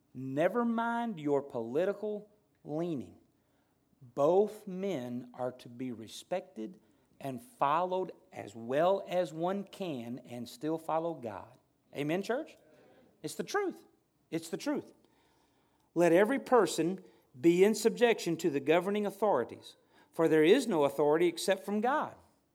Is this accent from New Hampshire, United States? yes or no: no; Arkansas, United States; born there; now in Longdale, United States; I was born in Arkansas, and I'm in Longdale, Missouri.